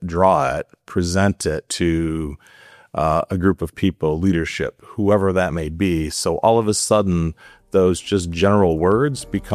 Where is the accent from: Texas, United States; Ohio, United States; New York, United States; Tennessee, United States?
Ohio, United States; Cleveland; I grew up in Cleveland, Ohio, so still Midwest USA.